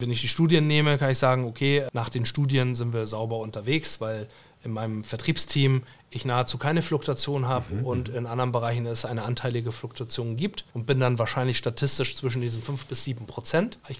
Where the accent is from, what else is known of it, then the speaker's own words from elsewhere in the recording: Schleswig-Holstein, Germany; bin ich als Schleswig-Holsteiner endlich wieder im Heimatbundesland.